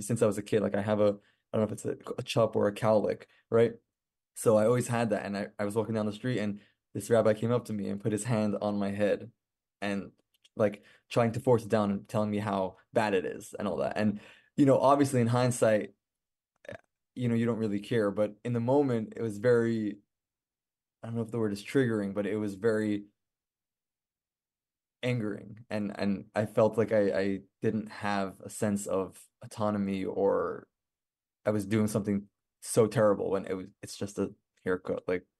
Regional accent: Brooklyn, New York, United States; They moved to New York and I grew up Chabad in Crown Heights, Brooklyn, the youngest of 11.

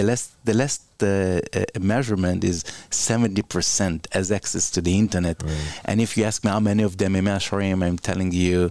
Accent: Jerusalem, Jerusalem District, Israel; English is a second language; when I grew up in Meir Sharim, I didn't know nothing about Israel. Nothing. In those years, it was very isolated, autonomous-y.

